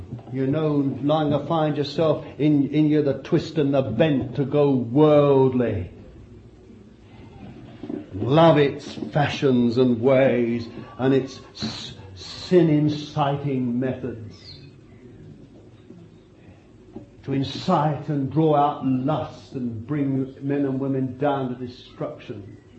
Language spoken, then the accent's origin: English; England, United Kingdom; And you see, we're English, we've been told not to do this.